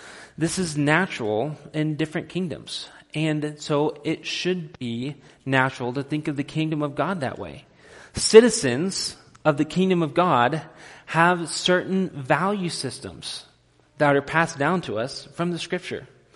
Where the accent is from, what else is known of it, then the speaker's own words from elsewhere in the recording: Texas, United States; born there; I was born in Texas, part of the U.S. of A., and people from Texas, or even more broadly, people from America, act and talk and relate to people in certain ways. Most of us speak English as our primary language.